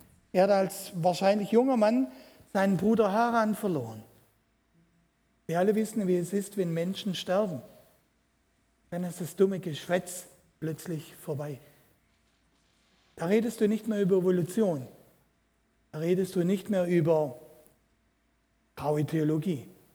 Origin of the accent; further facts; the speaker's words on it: Baden-Württemberg, Germany; Ich bin ein Schwabe.